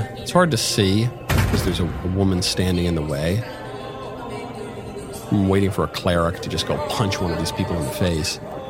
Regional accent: United States; I'm an American, Christian.

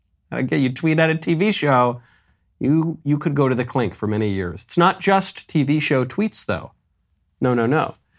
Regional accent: New York, United States; Great guy, I'm a New Yorker, so obviously love Rudy.

